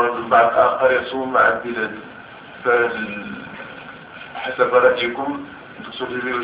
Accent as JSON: {"language": "Arabic", "country": "Morocco", "said": "هنا عندنا في المغرب"}